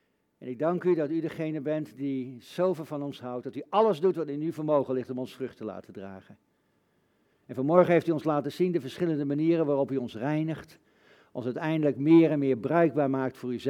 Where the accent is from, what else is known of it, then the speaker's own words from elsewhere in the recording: Netherlands; En dan zijn wij Nederlanders en dan zeggen we, nou, valt wel mee.